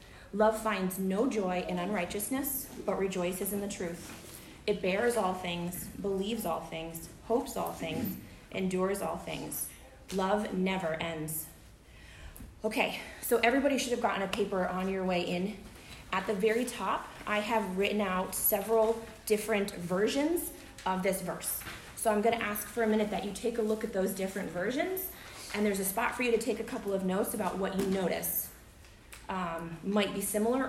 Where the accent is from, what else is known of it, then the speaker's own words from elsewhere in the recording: East Coast, United States; I'm from the East Coast, so all of this stuff, I'm like